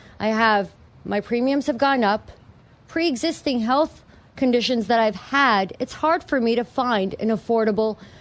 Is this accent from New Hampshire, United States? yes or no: no; New York, United States; I was born in Yonkers and raised in District 19.